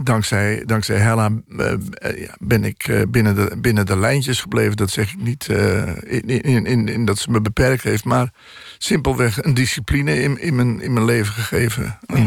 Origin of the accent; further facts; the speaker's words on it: Friesland, Netherlands; also born or lived in Groningen; Ik ben in Groningen geboren, daar heb ik niets van meegemaakt, want ik was anderhalf toen we naar Friesland gingen, maar ik heb vloeiend Fries gesproken. En ik ben daar kind geweest, in dat Friese landschap, met boerderijen en vee en hooien